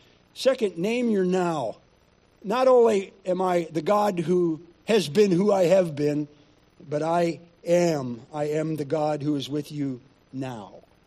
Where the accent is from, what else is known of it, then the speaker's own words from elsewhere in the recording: New York, United States; also born or lived in Northern Ontario, Canada; he packed me, I was four at the time, and my mom up. And we moved from Northern Ontario to New York State.